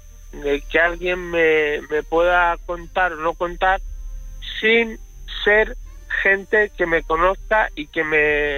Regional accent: Spain; Yo soy español, ella es ecuatoriana.

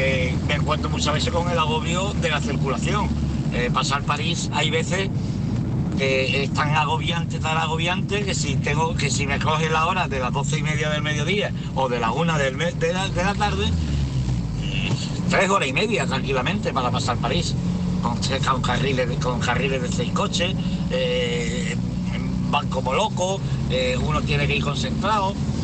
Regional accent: Málaga, Andalusia, Spain; soy de salir de Sevilla, aunque soy de Málaga

